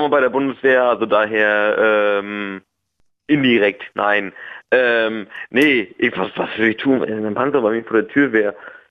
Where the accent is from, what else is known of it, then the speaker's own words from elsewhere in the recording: Mecklenburg-Vorpommern, Germany; Aus Mecklenburg-Vorpommern.